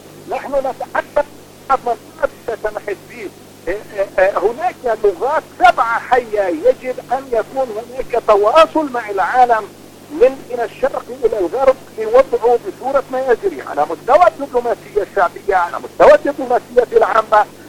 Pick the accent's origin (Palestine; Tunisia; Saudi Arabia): Palestine; في الوقت الذي نحن كفلسطينيين لا نؤنسل